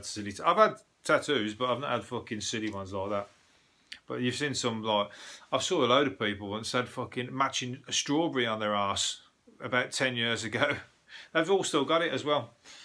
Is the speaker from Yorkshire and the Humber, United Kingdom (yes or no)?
no; Birmingham, West Midlands, United Kingdom; I'm a Brummie